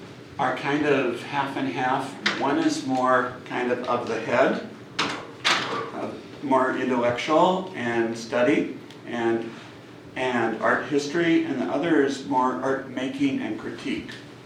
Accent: Seattle, Washington, United States; So I came here because I'm from Seattle, and I'm friends with Rabbi Johanna Kinberg

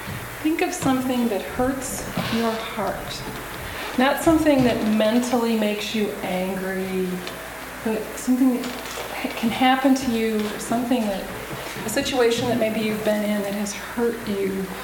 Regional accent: Mankato, Minnesota, United States; I'm from Mankato, Minnesota.

